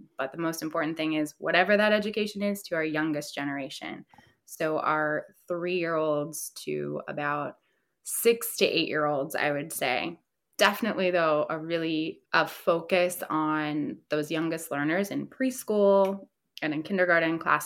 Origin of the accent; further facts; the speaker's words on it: Pennsylvania, United States; So my husband is from Central Jersey, East Brunswick, but I'm from Western PA. So I'm from like the countryside.